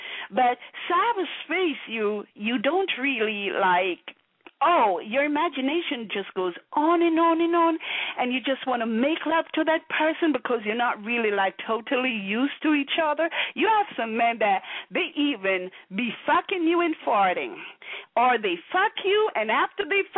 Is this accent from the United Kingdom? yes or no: no; Jamaica; moved away as an adult; now in United States; because I'm really from Jamaica. You know, I am Jamaican. Wagwan. Yeah. But I came to the U.S. like 25 years ago, but still born Jamaican